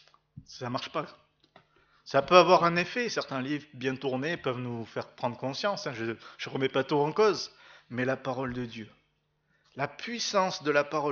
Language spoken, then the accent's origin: French; Aix-en-Provence, Provence-Alpes-Côte d'Azur, France; Moi je viens d'Aix-en-Provence, donc je sais de quoi je parle.